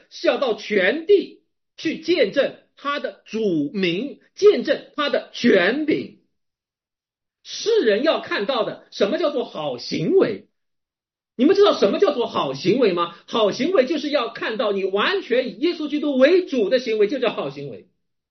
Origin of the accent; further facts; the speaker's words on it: China; 作为一个中国人，作为一个中国基督徒